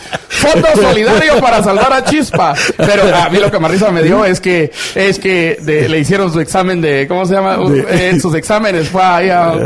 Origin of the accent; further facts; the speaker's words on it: Chimaltenango, Guatemala; Fíjate que un payaso se tiró allá en mi pueblo, en Chimaltenango.